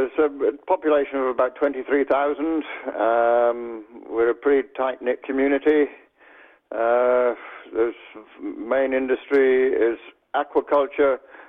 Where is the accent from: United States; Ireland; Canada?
Ireland; also born or lived in London; I was born in North London, raised in Ireland, and I traveled around the world back in the 60s.